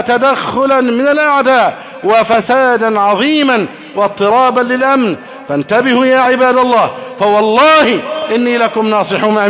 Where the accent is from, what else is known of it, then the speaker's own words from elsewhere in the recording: Egypt; أن يحفظ بلدنا مصر أمنا أمانا.